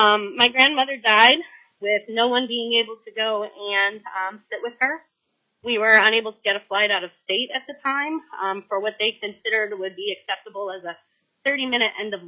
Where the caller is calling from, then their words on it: Big Lake, Alaska, United States; I'm calling from Big Lake, Alaska.